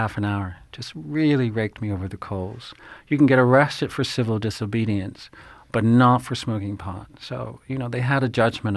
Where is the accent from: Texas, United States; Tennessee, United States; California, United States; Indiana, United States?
Indiana, United States; I'm from Indiana. I'd never heard of Rimbaud.